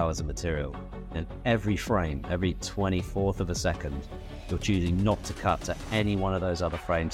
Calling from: London, United Kingdom; I'm calling in from North London, sunny North London.

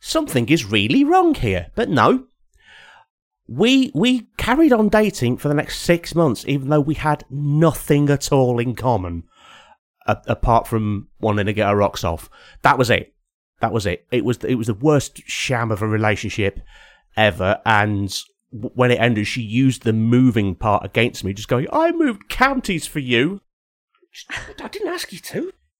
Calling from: East Midlands, United Kingdom; I'm calling from Derbyshire, UK.

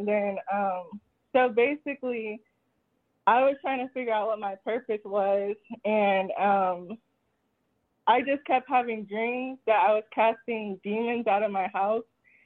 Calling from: Texas, United States; from Texas.

